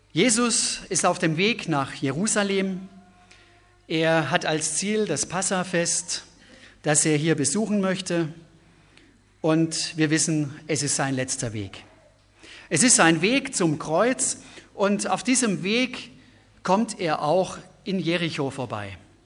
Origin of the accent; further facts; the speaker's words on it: Baden-Württemberg, Germany; Aufgewachsen bin ich im Schwarzwald, bin also Schwabe.